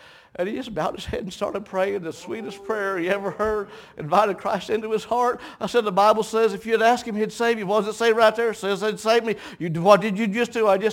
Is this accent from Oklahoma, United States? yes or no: no; Dayton, Ohio, United States; born there; I was born in Dayton, but my people are from southeastern Kentucky.